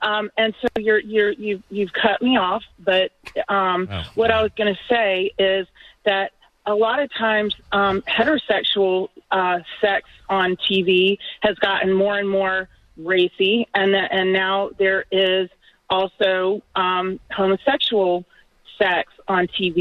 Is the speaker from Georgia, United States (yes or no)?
yes; Atlanta, Georgia, United States; I'm from Atlanta.